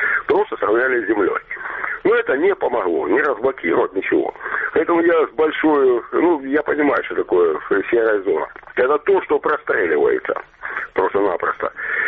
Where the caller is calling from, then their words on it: Kramatorsk, Donetsk Oblast, Ukraine; Краматорск